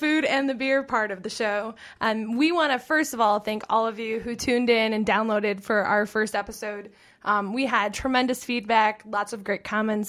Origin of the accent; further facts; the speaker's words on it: Detroit, Michigan, United States; now in East Lansing, United States; I grew up in the Metro Detroit area, came here to go to school, fell in love with the area, and now I own my own business in East Lansing.